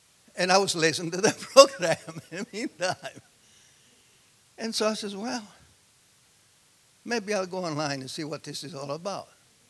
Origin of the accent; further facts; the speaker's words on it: Italy; I was raised in Italy.